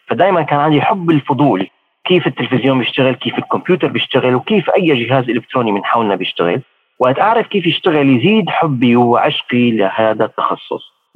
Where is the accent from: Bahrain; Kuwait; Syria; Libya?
Syria; من سوريا، وهذه قصتي.